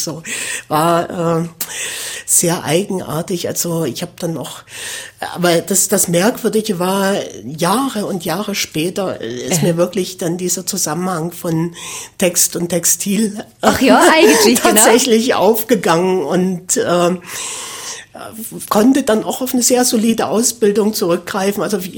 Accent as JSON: {"language": "German", "town": "Burgstädt", "region": "Saxony", "country": "Germany", "tie": "born there", "said": "Weil ich bin nicht in Penich geboren. Ich bin geboren in Burgstedt, was man auf ziemlich viele Weisen falsch schreiben kann."}